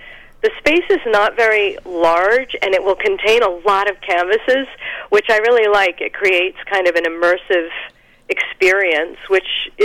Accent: New England, United States; I grew up in New England, and I love the change of seasons.

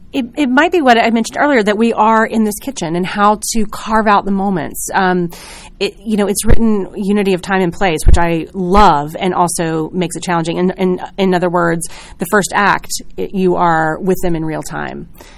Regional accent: Jackson, Mississippi, United States; I grew up in Jackson, Mississippi, where there's not a lot of theater.

